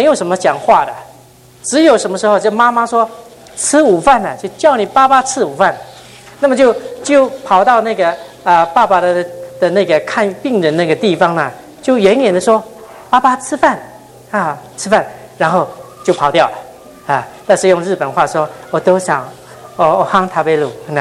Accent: Taiwan; Chinese is a second language; 我在台湾出生，在台湾长大。我小时候是日本教育哈，日本教育，所以我从小讲日本话

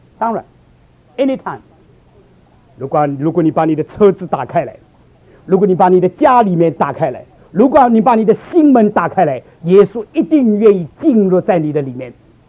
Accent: China; 因为我是个中国人

